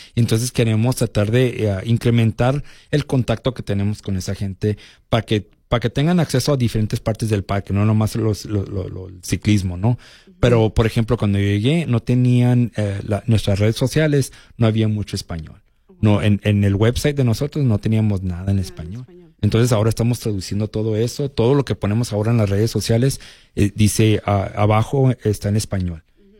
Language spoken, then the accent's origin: Spanish; Mexico; ya saben que nosotros como mexicanos llegamos mucha gente en un carro